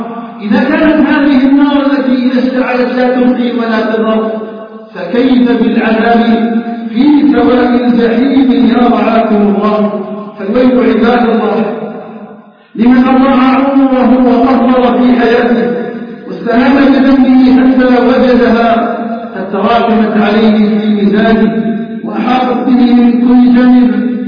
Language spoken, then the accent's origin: Arabic; Algeria; اللهم اجعل بلدنا الجزائر آمنا مطمئنا وسائر بلاد